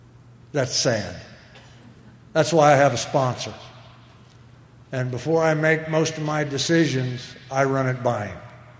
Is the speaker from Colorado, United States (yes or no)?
no; Illinois, United States; born there; I was born in Illinois, and mom and dad were married each other 50 years.